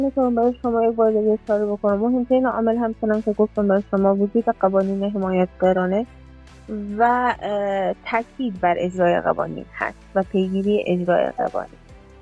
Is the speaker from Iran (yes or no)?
no; Afghanistan; moved away; این امید میرفت که مثلا تمام کسانی که به بیرون از افغانستان مهاجرت کردم خود را رها بکنم